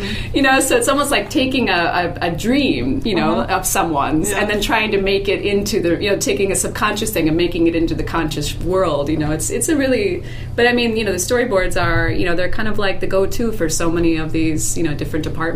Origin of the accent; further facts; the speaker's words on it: Minnesota, United States; I was back in my hometown in Minnesota